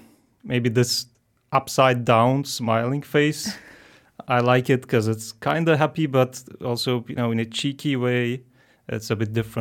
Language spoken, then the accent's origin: English; Istanbul, Turkey; born there; English is a second language; I was born in Turkey, Istanbul. And I studied there.